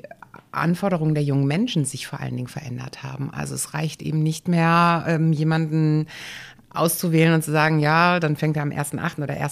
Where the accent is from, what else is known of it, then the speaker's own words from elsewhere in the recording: Essen, North Rhine-Westphalia, Germany; ich bin auf der Margaretenhöhe in Essen groß geworden und habe mich beruflich auch sehr im Ruhrgebiet rumgetrieben, habe mal ein Jahr im Ausland gelebt, in Amerika, habe da als Au-pair gearbeitet und bin danach dann aber zurück ins Ruhrgebiet und bin ein Ruhrgebietskind durch und durch.